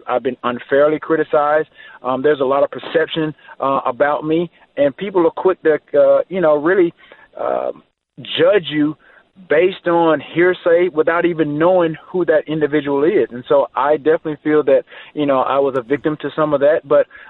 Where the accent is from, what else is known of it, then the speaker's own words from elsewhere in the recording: Alexander City, Alabama, United States; I'm from Alexander City, Alabama, small school, small. Came from a small town. Went to a small college.